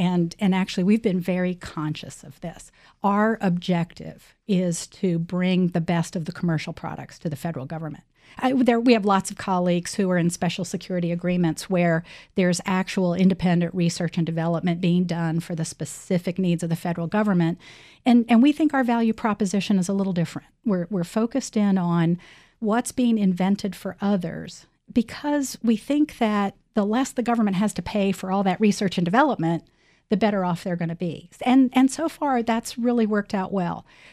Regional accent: Lexington, Virginia, United States; I grew up in Lexington, Virginia. And it's a college town, as you know.

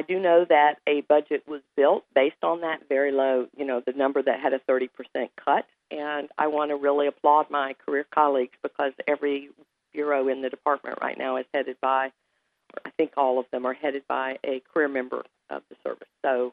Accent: Florida, United States; accent: southern; But as you can probably hear from my southern accent, I actually hail from the South. I'm from Florida.

